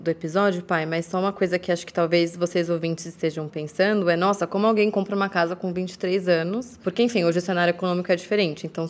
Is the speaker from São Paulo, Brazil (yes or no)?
yes; São Paulo, Brazil; a gente é de São Paulo, meu pai é de São Paulo. Cresci na Zona Norte, meu pai é da Zona Norte